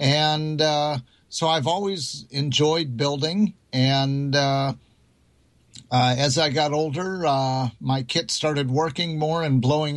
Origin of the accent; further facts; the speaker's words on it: Omaha, Nebraska, United States; the founder and head of World Radio Laboratories in Council Bluffs, Iowa, across the river from my hometown in Omaha.